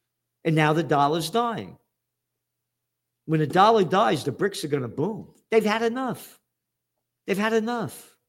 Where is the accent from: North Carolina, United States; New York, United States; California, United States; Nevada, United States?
New York, United States; Bronx; Yeah, I'm from the Bronx, Allerton Avenue and Boston Post Road. Right across the street from the White Castle hamburgers, 12 cents a piece.